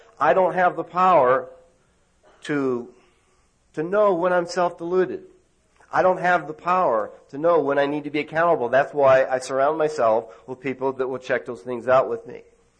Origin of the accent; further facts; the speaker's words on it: Tucson, Arizona, United States; I remember having to go back to the neighborhood that I grew up in Tucson.